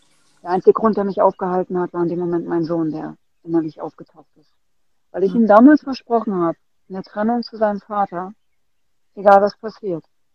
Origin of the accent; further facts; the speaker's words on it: Brandenburg, Germany; Weil das Land Brandenburg, wo ich aufgewachsen bin, für mich nur mit Dunkelheit verbunden war, nur mit Schmerz, nur mit Gewalt.